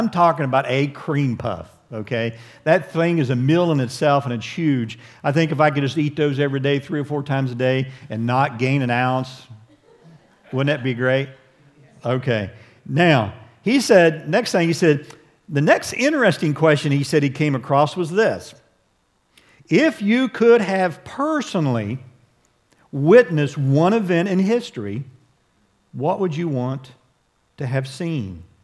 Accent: Ohio, United States; As you all know, I'm from Ohio.

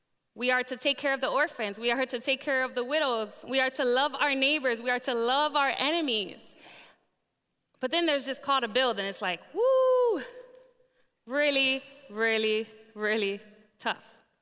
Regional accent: Chicago, Illinois, United States; I was born and raised in Chicago, and fast forward 24 years, 24 years old

